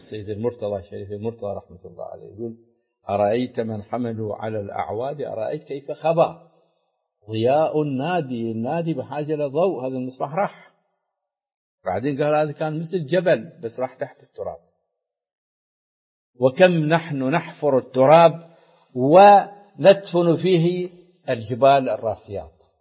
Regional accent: Iraq; آلاف الخبراء في الصناعة عندنا في العراق

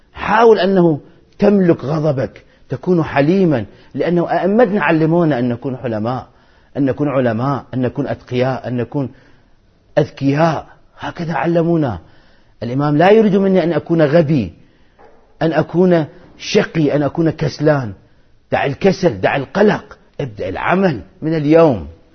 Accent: Iraq; إخوتي العراقيين أحبتي من بلدتي ووطني. نحن عشنا ردحا من الزمن في ظلم صدام

